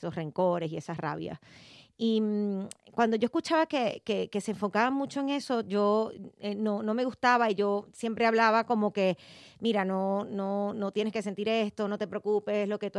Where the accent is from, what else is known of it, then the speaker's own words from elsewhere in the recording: Venezuela; soy venezolana, los latinos a veces, así como hablamos, que no tenemos como que pausa nunca